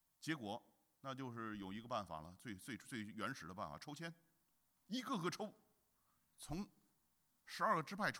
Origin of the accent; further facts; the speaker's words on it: China; 你知道这个我们中国人从来没有自来水的概念